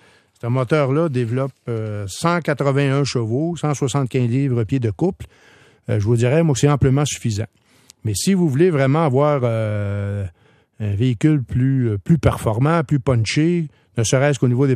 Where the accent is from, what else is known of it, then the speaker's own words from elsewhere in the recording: Quebec, Canada; Ben, on s'en va vers ça chez nous, au Québec, parce qu'on est des producteurs d'électricité.